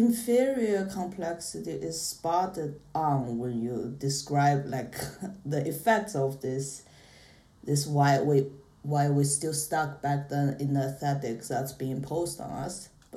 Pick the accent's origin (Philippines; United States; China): China; English is a second language; now in United Kingdom; I come from China, and I've been in UK for 8 years now